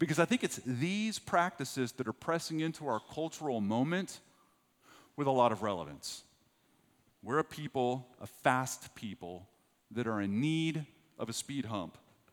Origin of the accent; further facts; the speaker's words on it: Texas, United States; I didn't even know what Ash Wednesday, I'm from West Texas. I didn't even know what Ash Wednesday was.